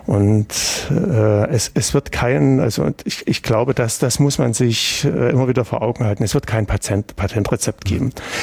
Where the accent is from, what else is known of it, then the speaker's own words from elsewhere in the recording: East Germany, Germany; also ich bin in der DDR groß geworden